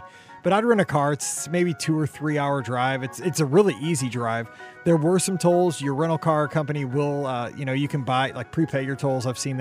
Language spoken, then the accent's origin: English; St. Louis, Missouri, United States; I'm from St. Louis. Don't get me wrong, man. I know there's shady parts of St. Louis.